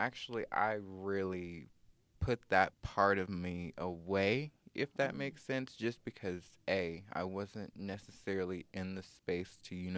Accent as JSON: {"language": "English", "town": "Tulsa", "region": "Oklahoma", "country": "United States", "said": "So, originally, I am from Tulsa, Oklahoma."}